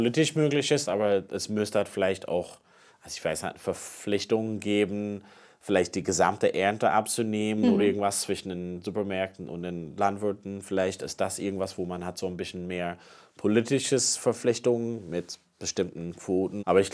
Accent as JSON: {"language": "German", "country": "Ireland", "lives_now": "Germany", "said": "Ich komme ja aus Irland und ich bin gerne dann auch zu Hause bei meiner Mutter, mit meiner Familie und so."}